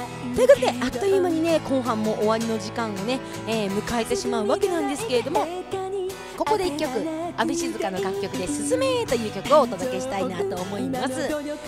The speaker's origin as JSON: {"language": "Japanese", "region": "Hokkaido", "country": "Japan", "said": "全部ひっくるめて北海道大好き、ということでね、わー、どさんこの私からしたらなんて嬉しいメッセージ"}